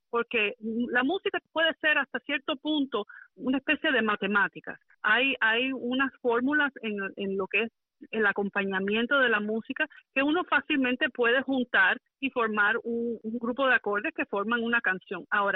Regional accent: Kendall, Florida, United States; also born or lived in Miami; nací en Miami, en el Mercy Hospital. Y me he criado aquí siempre. Soy criada en el área de Kendall, es donde mayormente fue mi crianza.

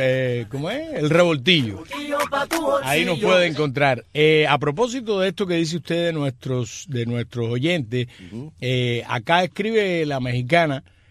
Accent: Sancti Spíritus, Cuba; como cubano emprendedor, tengo mi pequeño negocio en el poblado de Guayos, Santi Espíritu, donde tengo mi modesta barbería.

